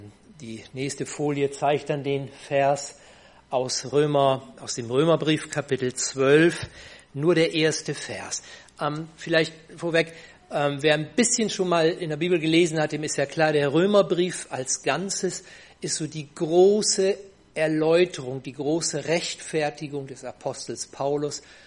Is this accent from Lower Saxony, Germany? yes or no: yes; Bohmte, Lower Saxony, Germany; Wir sind aus Bohmtel, haben dort mit anderen Freunden zusammen Gemeinde gründen dürfen